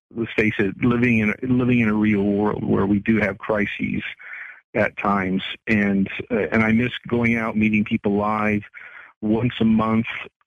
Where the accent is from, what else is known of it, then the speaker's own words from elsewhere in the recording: Vancouver, Washington, United States; I was born in Vancouver, Washington, lived there my entire life.